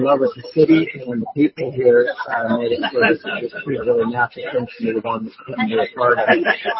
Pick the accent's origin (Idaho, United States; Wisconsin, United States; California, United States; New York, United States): Idaho, United States; Well, I'm from Idaho